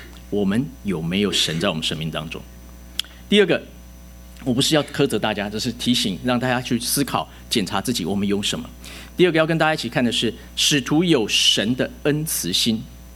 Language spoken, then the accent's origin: Chinese; Taiwan; born there; 早期我在台湾出生的时候